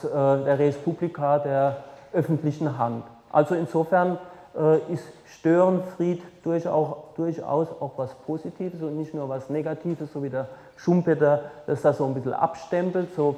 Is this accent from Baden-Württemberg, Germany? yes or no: yes; Heidelberg, Baden-Württemberg, Germany; in Heidelberg, wo ich herkomme